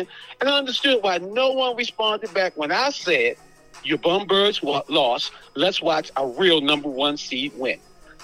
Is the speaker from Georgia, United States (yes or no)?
no; Baltimore, Maryland, United States; You know, I'm from Baltimore.